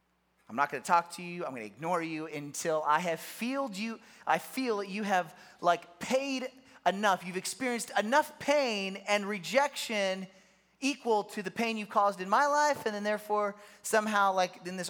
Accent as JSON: {"language": "English", "country": "Kenya", "tie": "born or raised there", "said": "I grew up in Africa. I'm in Kenya. All of my friends were black."}